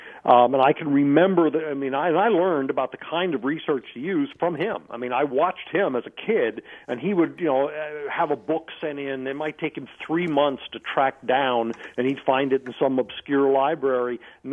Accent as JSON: {"language": "English", "town": "Tallahassee", "region": "Florida", "country": "United States", "tie": "born or raised there", "also_born_or_lived": "New Jersey", "said": "And I'm from New Jersey. I grew up in Tallahassee, Florida, so I'm right smack on the fence."}